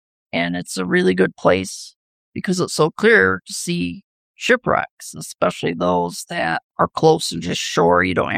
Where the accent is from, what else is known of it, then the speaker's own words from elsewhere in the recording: Toledo, Ohio, United States; In fact, I grew up in Toledo